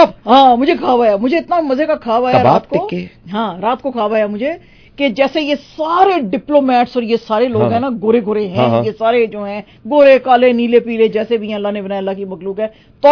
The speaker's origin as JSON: {"language": "Urdu", "country": "Pakistan", "said": "حالانکہ ہم دیکھو پاکستانی کتنے ہم وڈے دل کے ہیں."}